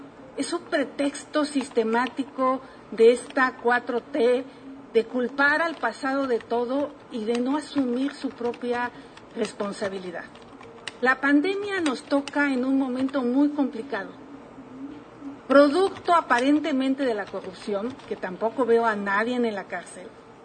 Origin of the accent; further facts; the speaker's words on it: Tepatepec, Hidalgo, Mexico; Soy de Tepatepec, donde está la normal del Meche.